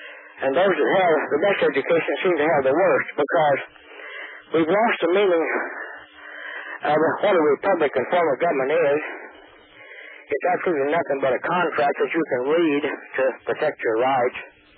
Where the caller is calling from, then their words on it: Tampa, Florida, United States; Tampa, Florida.